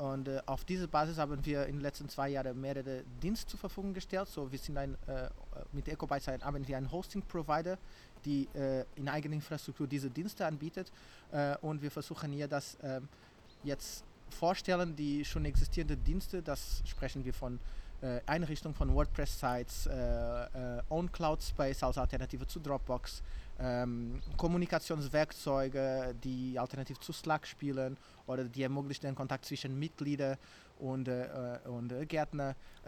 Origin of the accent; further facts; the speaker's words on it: Witzenhausen, Hesse, Germany; Ich komme aus Witzenhausen